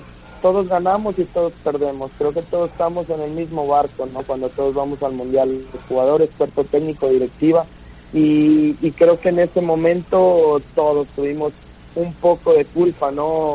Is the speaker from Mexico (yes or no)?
yes; Mexico; Al final soy mexicano, yo quisiera ver la Liga Mexicana compitiendo con los más grandes